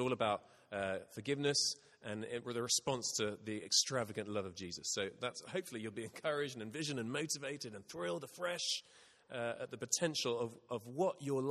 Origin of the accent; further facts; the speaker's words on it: England, United Kingdom; I don't know whether you Welsh are as bad as we English, but, you know, I think in general Brits, our national pastime is moaning.